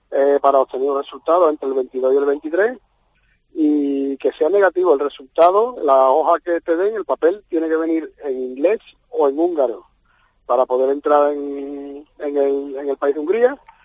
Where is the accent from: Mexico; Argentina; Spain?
Spain; somos españoles